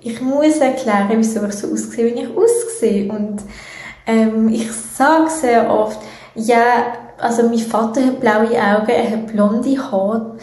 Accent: Switzerland; Nein, ich bin Schweizerin.

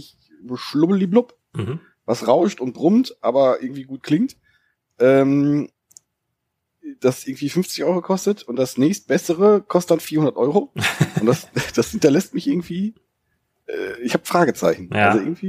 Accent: North Rhine-Westphalia, Germany; wie man bei uns im Sauerland zu sagen kriegt

